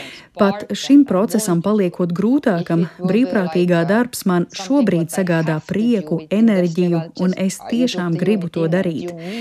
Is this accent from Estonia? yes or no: yes; Estonia; Es nevēlos, lai manā dzimtenē būtu karš, man nav nekādu plānu pamest Igauniju, es mīlu Igauniju, es gribu aizsargāt Igauniju.